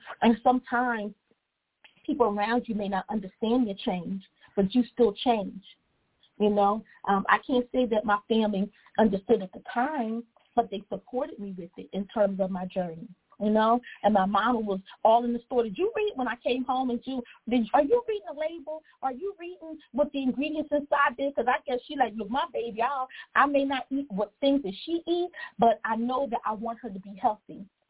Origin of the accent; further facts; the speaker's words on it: Philadelphia, Pennsylvania, United States; Yes, I'm from Philly. Yes, I missed it.